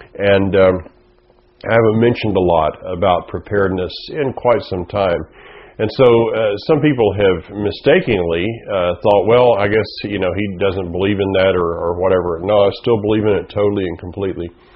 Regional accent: the South, United States; Though I grew up in the South, I really could care less what color you are.

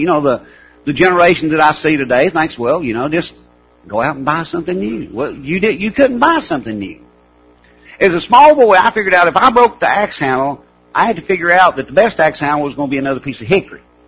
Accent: Appalachia, United States; We grew up in Appalachia and we were poor.

